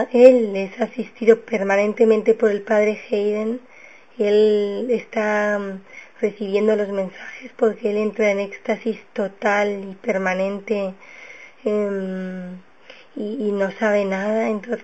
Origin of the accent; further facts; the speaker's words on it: Spain; fijaros en mi país como estamos, en España